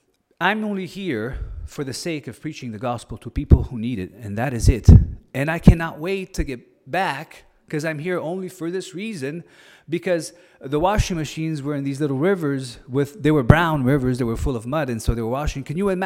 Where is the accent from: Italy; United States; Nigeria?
Italy; English is a second language; And I come from Italy, so Italy, you know, the good food.